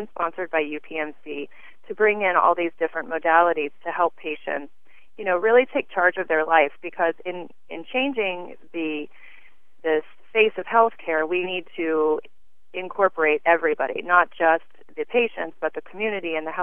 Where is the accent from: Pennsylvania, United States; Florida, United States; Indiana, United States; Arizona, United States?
Pennsylvania, United States; moved back into my hometown, the Shenango Valley, in 2006.